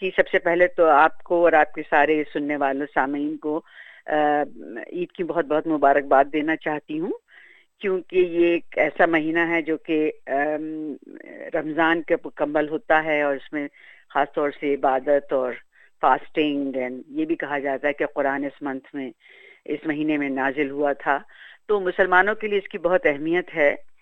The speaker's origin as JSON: {"language": "Hindi", "town": "Aligarh", "region": "Uttar Pradesh", "country": "India", "tie": "born or raised there", "said": "तो मुझे याद है बचपन में मैं तो अलीगढ़ में थी तो वहाँ तो सुबह से जो एक रात से चांद रात से एक हंगामा शुरू हो जाता था"}